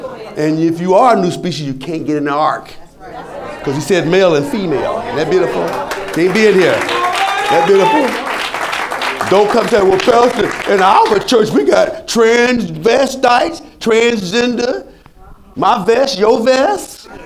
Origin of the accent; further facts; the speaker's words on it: Detroit, Michigan, United States; And I grew up in Detroit. Never heard anything about God's commandments, not one time.